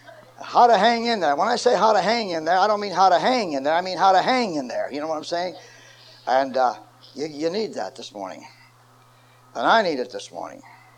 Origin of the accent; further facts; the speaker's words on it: Ohio, United States; moved away as an adult; now in New York City, United States; And I left my hometown in Ohio. I went to New York City to start.